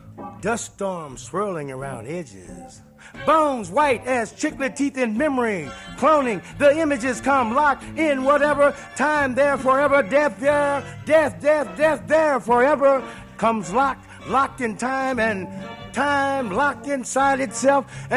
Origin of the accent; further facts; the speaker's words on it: St. Louis, Missouri, United States; It's always a pleasure to come back to St. Louis because, you know, I love St. Louis. I'm from St. Louis. And I'm one of the home boys.